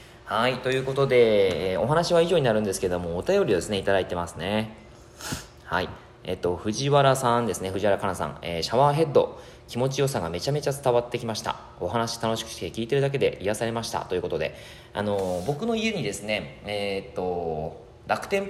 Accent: Yamagata, Japan; やっぱりもともと山形県出身なので、山形のそのなんていうかな、肌の白さなんで

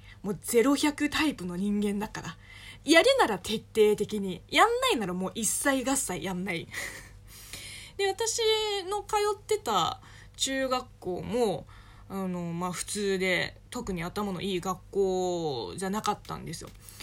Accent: China; 中国生まれ中国育ちの私

